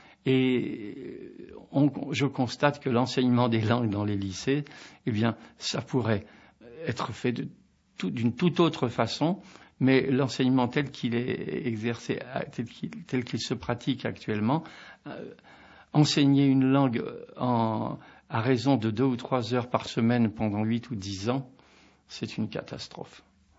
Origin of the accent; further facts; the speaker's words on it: Le Havre, Normandy, France; dans ma ville natale, qui est Le Havre